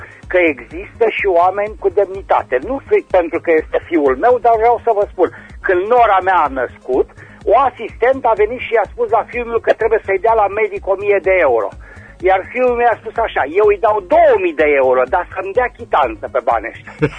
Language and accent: Romanian; Romania; Deci așa ar trebui să fim, că suntem români.